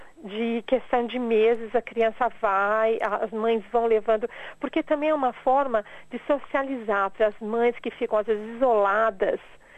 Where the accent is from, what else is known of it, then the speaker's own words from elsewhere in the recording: Brazil; accent: Brazilian; nós somos brasileiras, nós vamos falar sempre um inglês com sotaque.